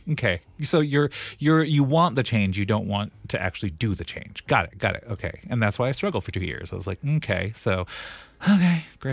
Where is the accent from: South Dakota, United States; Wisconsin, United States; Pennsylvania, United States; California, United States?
South Dakota, United States; now in Minneapolis, United States; I'm like, yep, I live in Minneapolis and I'm from South Dakota.